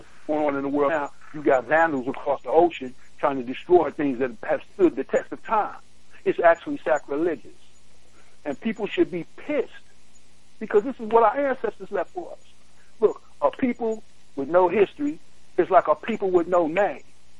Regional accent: New York City, New York, United States; I grew up in Brooklyn, East New York, in the 60s.

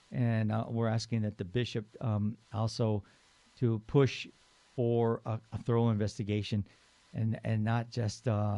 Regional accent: San Gabriel, California, United States; Well, yeah. I mean, that's my hometown, man.

